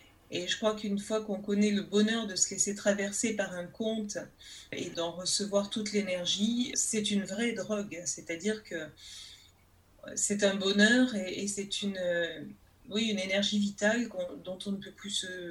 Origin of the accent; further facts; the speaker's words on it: Nice, Provence-Alpes-Côte d'Azur, France; born there; puisque je suis née à Nice et que je vis à Nice